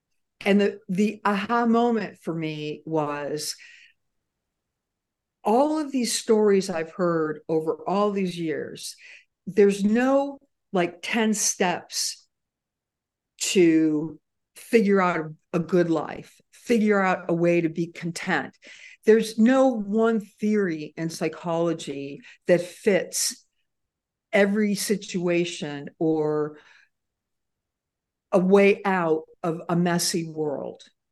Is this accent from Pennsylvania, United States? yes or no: no; Cleveland, Ohio, United States; I'm from Cleveland and came from a really proud serving family of service men and women.